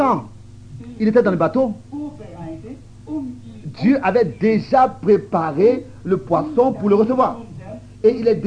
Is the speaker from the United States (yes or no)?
yes; United States; Je suis américain et beaucoup de mes parents sont morts dans la guerre, etc. L'Amérique est mon pays.